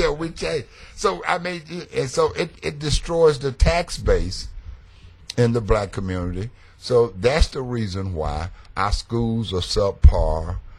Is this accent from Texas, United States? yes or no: yes; Texas, United States; I was raised in East Texas, which is, you know, I guess just as racist.